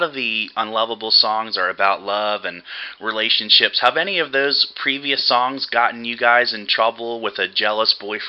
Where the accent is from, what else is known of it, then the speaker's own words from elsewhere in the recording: Florida, United States; Switching gears a little bit to my home state of Florida